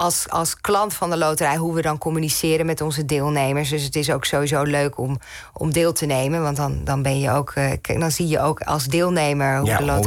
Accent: Netherlands; En ik denk dat we daar als Nederlanders best een beetje trots op mogen zijn.

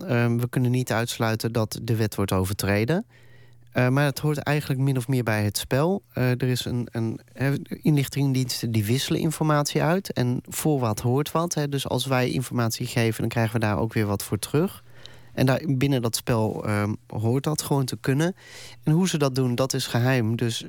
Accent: Netherlands; want in de Verenigde Staten heb ik als Nederlander die op Nederlandse bodem is geen enkele rechtspositie.

